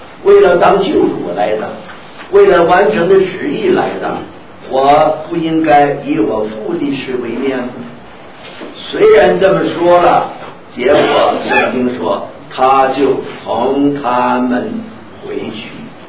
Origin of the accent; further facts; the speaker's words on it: China; 我们中国人呢，古时候人呢都讲到孝道